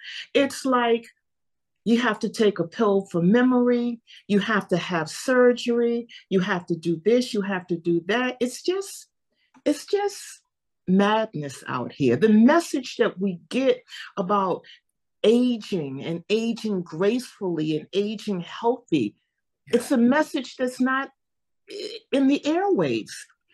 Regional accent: New York City, New York, United States; born there; I was born in New York City, Presbyterian Hospital, August 24th, 1952.

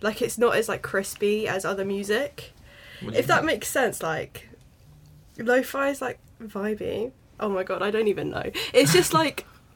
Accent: Reading, South East England, United Kingdom; now in Southampton, United Kingdom; I'm actually from Reading. But I'm based in Southampton now because I'm at uni

